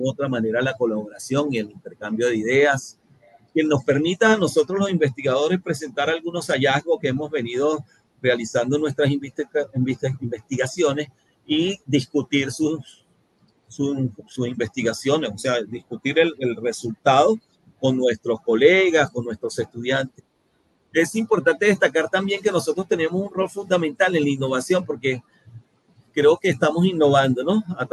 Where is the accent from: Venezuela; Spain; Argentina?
Venezuela; moved away; Yo soy venezolano, tengo ya 9 años en este hermoso país